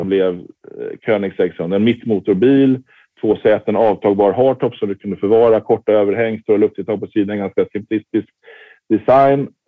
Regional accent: Stockholm, Stockholm County, Sweden; Jag kom ju från Stockholm

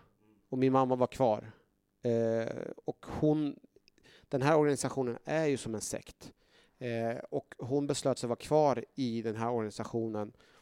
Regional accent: Norrköping, Östergötland, Sweden; Jag växte upp i Norrköping, där vi växte upp i en så här Svenssonområde, Smedby, där det var 99% var svenskar

